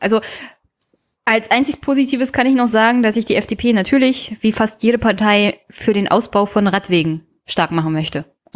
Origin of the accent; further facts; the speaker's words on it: Brandenburg, Germany; ich komme aus Teltow-Fleming und da gibt es eine riesige, also wirklich einen europaweit ziemlich großen Radweg.